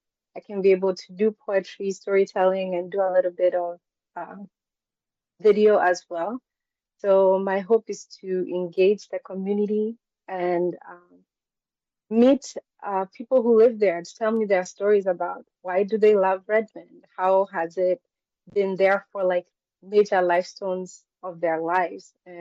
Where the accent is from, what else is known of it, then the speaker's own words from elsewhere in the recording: Kenya; moved away as an adult; I'm born and raised in Kenya, moved here when I was 18, and have been pursuing poetry and writing through various means.